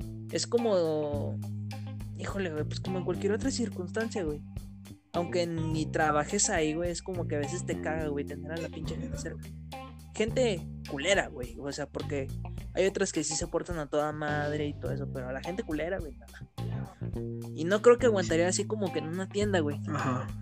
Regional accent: Mexico; Pues yo, como buen mexicano, güey, de que no, nada más.

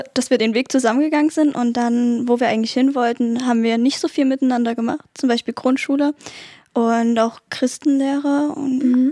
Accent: Bernsdorf, Saxony, Germany; Wir kommen aus Bernsdorf. Das ist das schönste Dorf überhaupt

